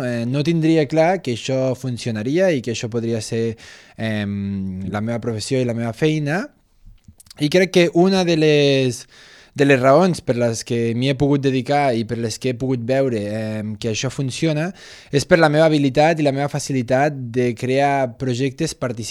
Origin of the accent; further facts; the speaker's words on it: Sant Cugat del Vallès, Catalonia, Spain; also born or lived in Bellmunt; Això, sóc de Bellmunt, tot i que m'he criat a Sant Cugat també.